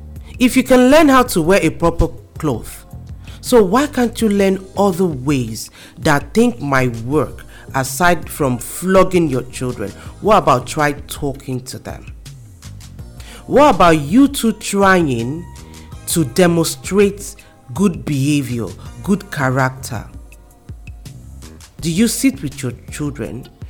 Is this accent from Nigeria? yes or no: yes; Nigeria; Don't get me wrong. I'm from Nigeria. I'm African.